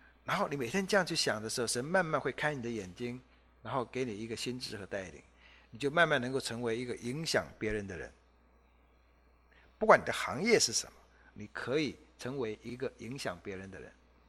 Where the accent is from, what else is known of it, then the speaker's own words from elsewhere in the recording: China; 但我们中国人的标准，长大做救火员跟长大开垃圾车一样的没出息